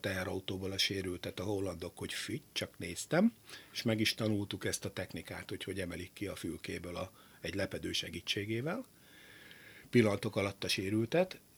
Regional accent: Gánt, Fejér, Hungary; Hiszen én egy olyan helyről származom, Gántbányaterepről vonatkoztatok el mindent, amikor én kisgyerek voltam, ez még egy bányász település volt, a bauxit bányászatra épült

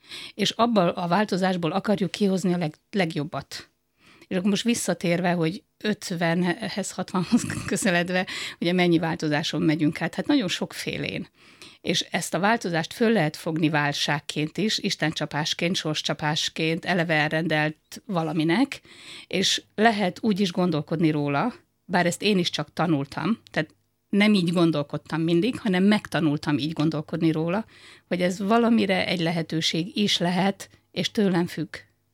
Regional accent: Debrecen, Hajdú-Bihar, Hungary; also born or lived in Viharsarok; Egy viharsarki kis faluban születtem, és a szüleim 12 éves koromban úgy gondolták, hogy onnan azért kell elköltözni, hogy én tanulhassak kényelmesen. Elköltöztek Debrecenbe. Ott érettségiztem

